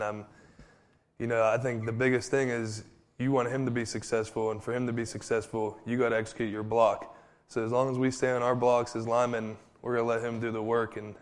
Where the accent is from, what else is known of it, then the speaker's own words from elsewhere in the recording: Pittsburgh, Pennsylvania, United States; Growing up, I grew up in Pittsburgh, so it was Jerome Bettis, the running back.